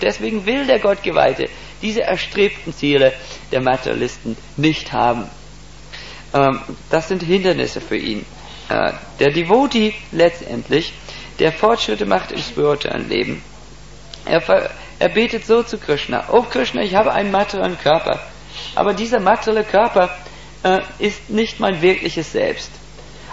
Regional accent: Switzerland; Ich bin Schweizer, wir haben nicht Weltkriege gehabt bisher.

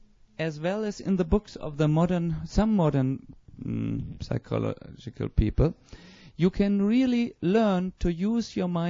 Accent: North Germany, Germany; I am coming from North Germany.

